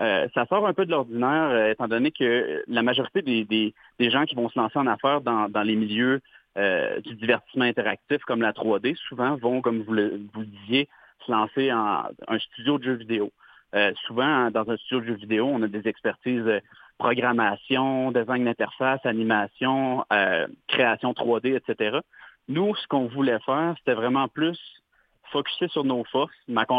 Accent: Îles de la Madeleine, Quebec, Canada; même si je suis Wendat, je suis pas originaire de Wendake en tant que tel. Moi, j'ai été élevé aux îles de la Madeleine par deux parents médecins. Donc, j'ai vécu loin de ma communauté pendant une bonne partie.

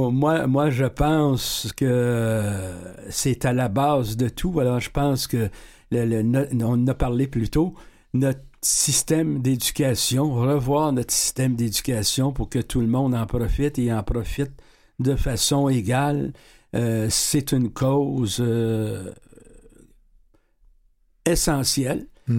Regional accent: Quebec, Canada; chez nous au Québec.

